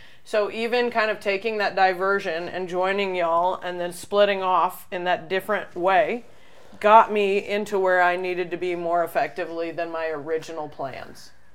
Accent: Indiana, United States; I mean, I got called all the slurs growing up in Indiana.

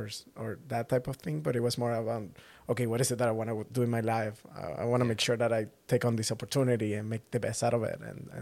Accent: St. Petersburg, Florida, United States; I grew up in St. Petersburg, Florida.

